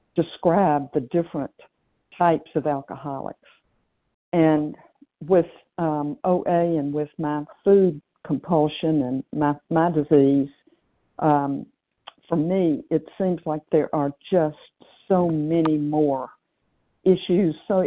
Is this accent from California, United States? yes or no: no; Tennessee, United States; I believe that's me instead of Lynn. I'm from Tennessee